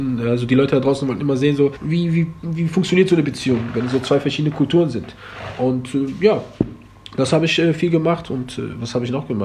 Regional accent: Germany; born or raised there

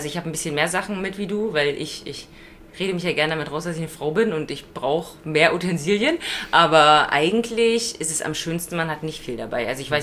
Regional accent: Brandenburg, Germany; Also bei uns in Brandenburg

